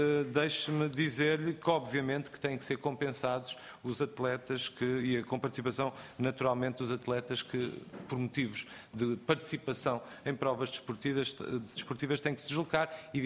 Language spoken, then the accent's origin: Portuguese; Viseu, Portugal; eu, não sendo das ilhas, sou de Viseu